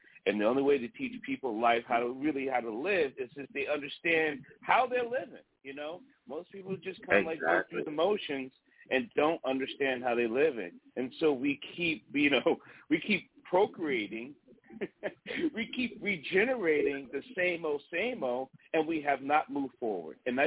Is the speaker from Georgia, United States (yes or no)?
no; Bronx, New York, United States; now in Maryland, United States; I'm originally a New Yorker. I'm always going to be a Bronx kid.